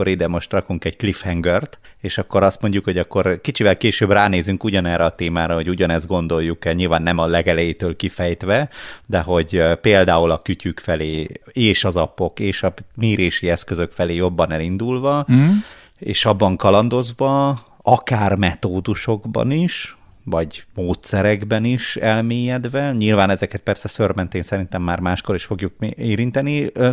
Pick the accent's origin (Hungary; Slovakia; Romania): Hungary; Borsod-Abaúj-Zemplén; mivel én is Borsodi vagyok